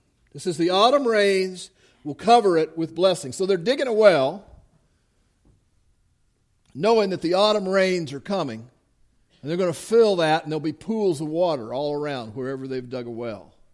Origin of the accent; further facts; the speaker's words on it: the South, United States; and I'm from the South. If it goes 3 weeks without rain, everybody's worried.